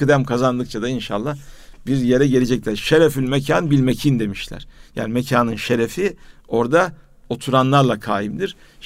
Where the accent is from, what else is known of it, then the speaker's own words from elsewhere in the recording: Merzifon, Amasya, Turkey; Ben Merzifon'da büyüdüm.